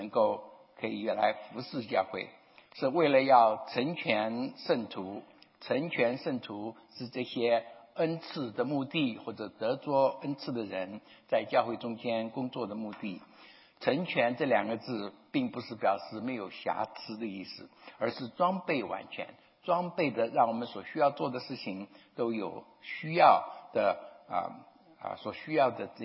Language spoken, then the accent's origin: Chinese; Taiwan; 我小的时候在台湾，